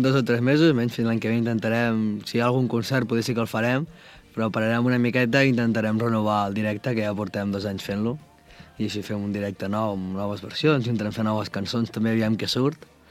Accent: Vilafranca, Catalonia, Spain; per mi que sóc de Vilafranca és com... Uf, no pot ser millor

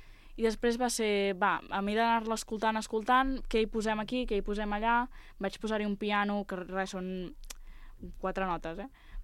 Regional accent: Sant Carles de la Ràpita, Catalonia, Spain; A la Ràpita.

